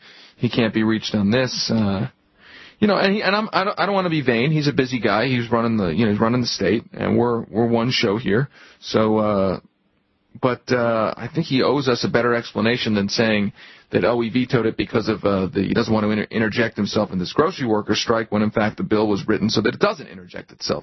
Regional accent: Philadelphia, Pennsylvania, United States; I am originally from Philadelphia, so I take that as a big compliment, too.

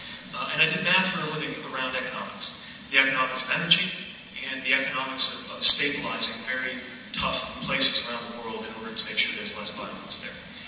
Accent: South Bend, Indiana, United States; I grew up right here in South Bend. We're less than a mile from my home, which in turn is around the corner from where I grew up.

